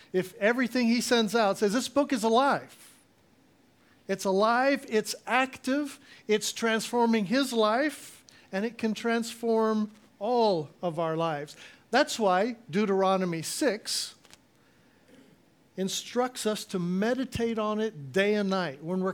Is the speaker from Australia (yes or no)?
no; Israel; Now, growing up in Israel, my parents used to tell us Bible stories at bedtime.